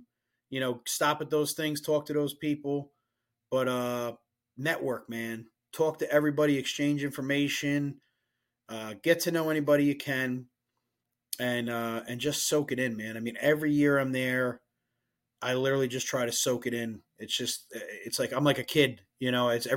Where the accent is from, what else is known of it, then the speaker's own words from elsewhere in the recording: New Jersey, United States; because I'm just from Jersey and that's a thing that we always said.